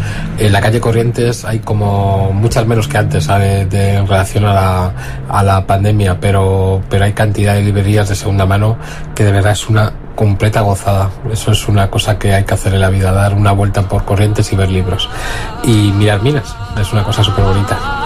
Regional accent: Madrid, Community of Madrid, Spain; de Madrid.

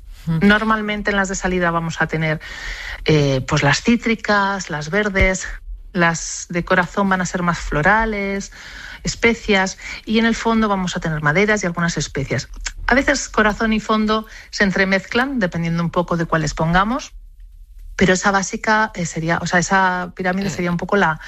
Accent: Basque Country, Spain; a mí personalmente, que soy del País Vasco, pues me narran un perfume que huele a mar

